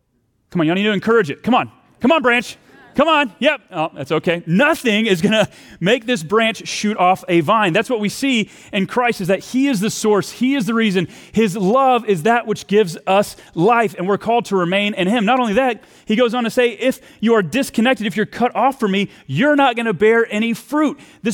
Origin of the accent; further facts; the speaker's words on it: the South, United States; Okay, I'm from the South.